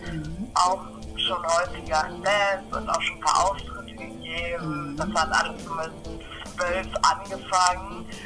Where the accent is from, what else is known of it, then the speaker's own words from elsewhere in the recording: Lübeck, Schleswig-Holstein, Germany; Und da waren wir in einem Forum in Neustadt, das ist bei mir in der Nähe, ich komme ja aus Lübeck.